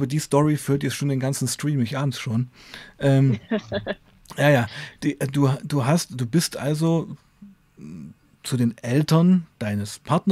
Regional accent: eastern Germany, Germany; Ich komme ja auch aus Ostdeutschland.

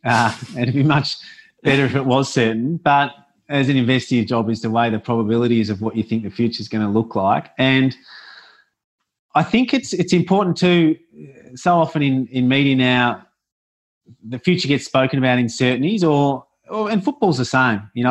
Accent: Australia; I guess as an Australian, we hope, well, I hope it just doesn't escalate more than it has to.

